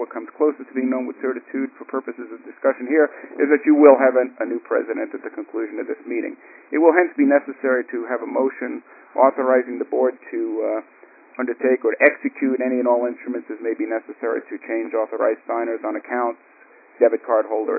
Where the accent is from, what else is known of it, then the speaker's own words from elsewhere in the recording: Ireland; though I would come by it honestly being Irish, although I haven't had anything to drink